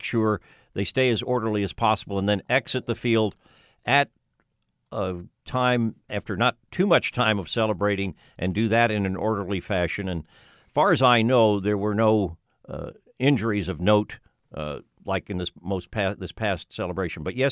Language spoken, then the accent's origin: English; Pleasantville, New York, United States; I even played a little bit of ice hockey on a pond near where I grew up in Pleasantville, New York, which is about an hour north of Midtown Manhattan, New York City.